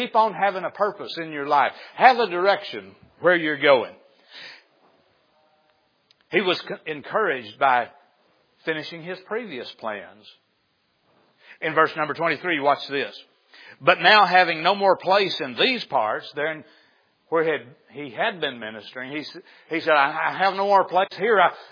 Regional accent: Arkansas, United States; Where I grew up in Izzard County, we used to drive by this place up the road about a half mile from where I grew up

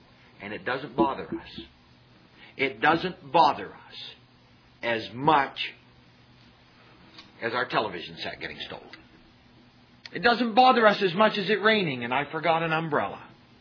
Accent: Maine, United States; also born or lived in Greenville, South Carolina; I underwent a little culture shock when I left Greenville, South Carolina. Now, I'm from Maine originally.

